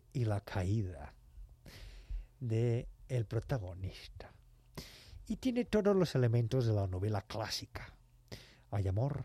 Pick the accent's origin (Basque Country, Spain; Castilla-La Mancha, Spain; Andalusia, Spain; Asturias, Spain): Castilla-La Mancha, Spain; Albacete; Existencialista manchega. Sí, soy el Dostoyevsky de Albacete.